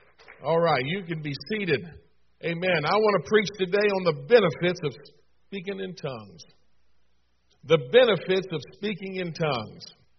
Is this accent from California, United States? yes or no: no; Maryland, United States; Of course, I was from Maryland, so I was a Yankee for sure.